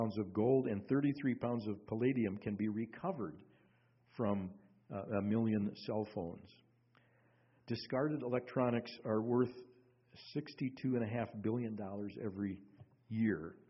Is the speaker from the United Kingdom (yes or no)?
no; Minneapolis, Minnesota, United States; born there; I was born in the Twin Cities, Minneapolis, St. Paul.